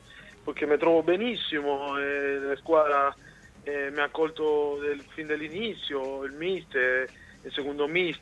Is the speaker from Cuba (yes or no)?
yes; Cuba; Italian is a second language; il problema è che sono cubano, quello lo porto già nel sangue, no?